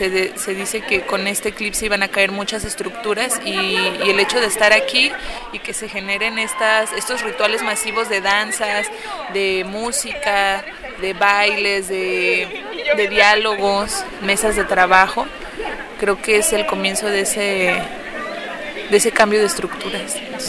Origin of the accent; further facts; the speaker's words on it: San Luis Potosí, Mexico; tengo 25 años, soy de San Luis Potosí